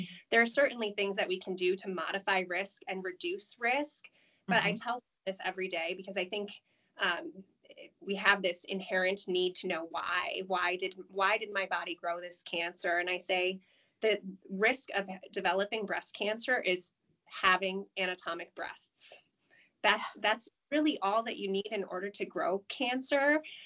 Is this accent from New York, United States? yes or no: yes; Endwell, New York, United States; Born and raised in Endwell, New York.